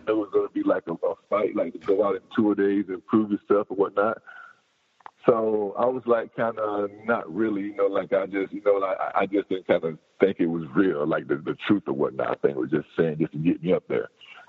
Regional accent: Florida, United States; And, you know, I grew up in Florida.

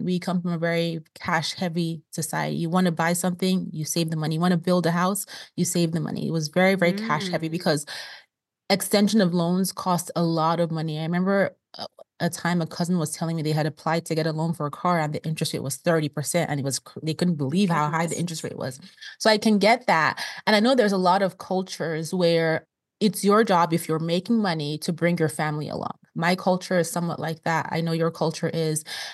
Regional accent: Nigeria; now in United States; I'm Nigerian.

